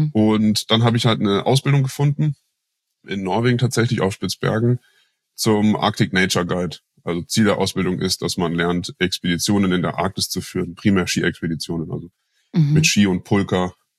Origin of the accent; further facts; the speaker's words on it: Germany; ich bin halt am Alpenrand groß geworden. Die Berge waren mein Zuhause.